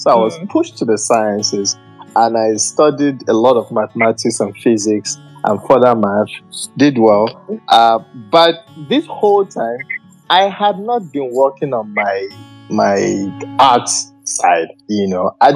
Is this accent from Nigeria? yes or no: yes; Nigeria; I grew up in Nigeria, there's 7 of us.